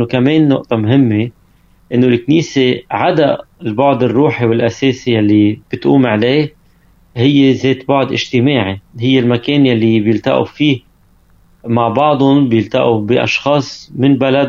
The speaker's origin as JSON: {"language": "Arabic", "country": "Lebanon", "lives_now": "Bahrain", "said": "شهر واصل على البحرين وأنا عابر من لبنان للبحرين"}